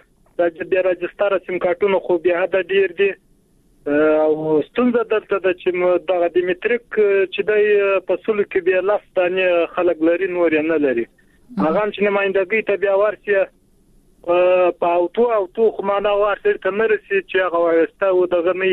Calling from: Helmand, Afghanistan; د هلمند نه

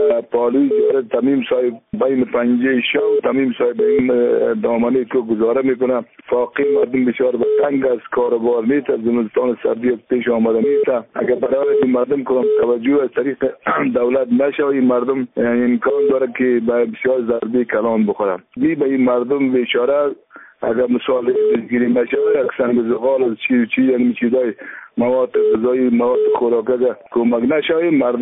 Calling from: Kabul, Afghanistan; از کابل آمدم با تماس شدیم.

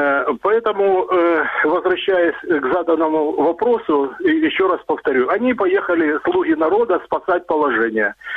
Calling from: Dnipro, Dnipropetrovsk Oblast, Ukraine; я звоню из города Днепр. Я через интернет вас слушаю.

